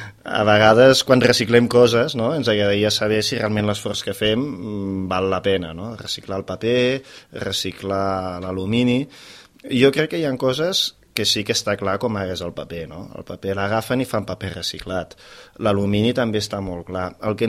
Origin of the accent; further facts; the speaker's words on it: Reus, Catalonia, Spain; als pobles que hi ha al voltant de Reus, que és on jo sempre he viscut.